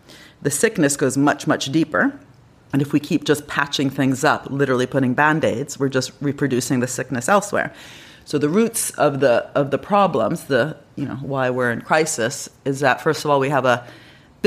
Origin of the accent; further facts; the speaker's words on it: Italy; I'm from Italy.